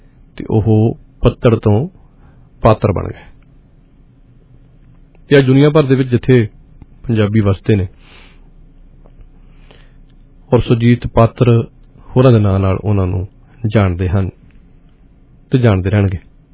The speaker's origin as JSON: {"language": "Punjabi", "town": "Peta", "region": "Punjab", "country": "India", "tie": "born or raised there", "said": "ਇਧਰੋਂ ਨਾਲ ਇਬਣ ਦੇ ਨਾਲ ਅਹਿਮਦਪੁਰ ਦੇ ਨਾਲ ਸਾਡਾ ਪਿੰਡ ਪੈਂਦਾ ਪੇਟਾ"}